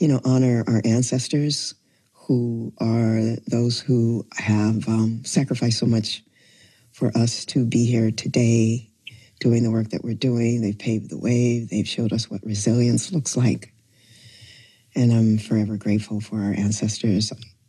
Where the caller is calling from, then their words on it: Oakland, California, United States; I am calling in from Oakland, is the Ohlone land originally.